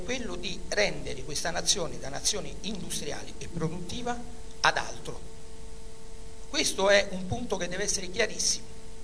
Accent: Rome, Lazio, Italy; io sono romano

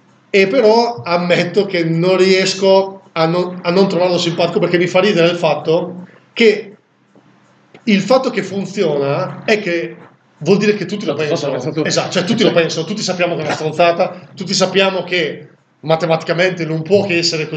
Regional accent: Lombardy, Italy; ma tipo dalle mie parti la resistenza non è esistita, perché io vivo nel Bresciano

